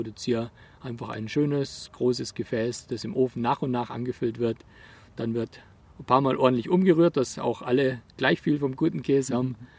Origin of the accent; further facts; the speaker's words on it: Bavaria, Germany; Das geht jetzt für mich als Allgäuer gar nicht